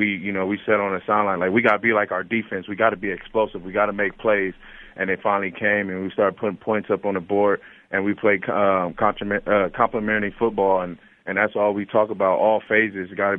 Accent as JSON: {"language": "English", "town": "Pomona", "region": "California", "country": "United States", "tie": "born or raised there"}